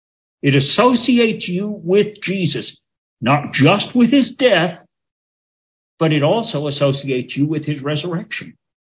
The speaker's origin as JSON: {"language": "English", "region": "the South", "country": "United States", "tie": "born or raised there", "said": "I grew up in the South, and in the South, you say you're going to go do something and somebody else says you reckon."}